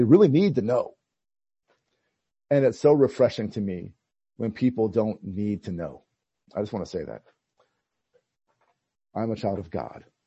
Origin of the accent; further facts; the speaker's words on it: United States; And when I say, I'm American, they'll say, and this is multiple people in different states, will say, you can't be American.